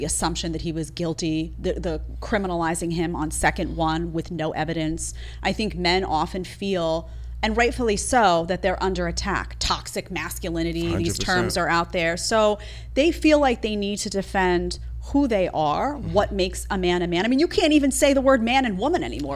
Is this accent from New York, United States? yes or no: yes; New York City, New York, United States; I'm watching New York City, my hometown, get destroyed.